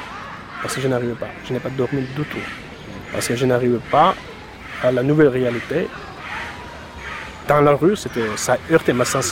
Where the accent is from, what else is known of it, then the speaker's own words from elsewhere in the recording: Georgia; now in France; De la Géorgie.